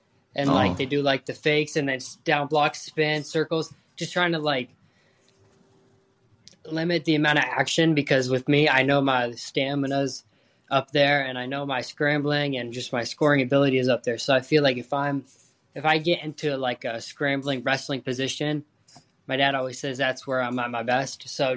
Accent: Chapel Hill, North Carolina, United States; I'm originally from Chapel Hill, so I like UNC.

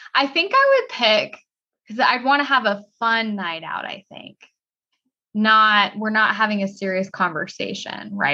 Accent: Southern US, United States; accent: Southern; I don't sound like I'm from the South. If I get intoxicated, my Southern accent comes out a little bit, but I do have the sass.

